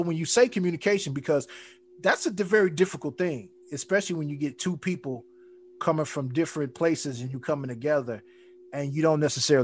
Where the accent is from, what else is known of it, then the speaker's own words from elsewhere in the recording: Chicago, Illinois, United States; you know, especially growing up in Chicago, you really had to be on your toes about things